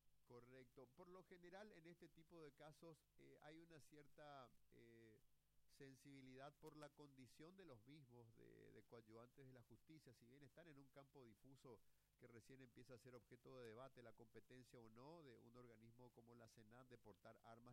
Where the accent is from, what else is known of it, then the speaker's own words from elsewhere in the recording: Paraguay; un punto de partida desde el cual podemos reflexionar como paraguayos qué nos está pasando